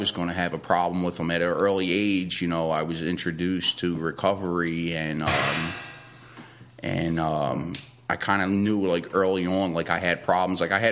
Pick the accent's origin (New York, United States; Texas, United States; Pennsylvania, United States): Pennsylvania, United States; Philadelphia; I grew up in Southwest Philadelphia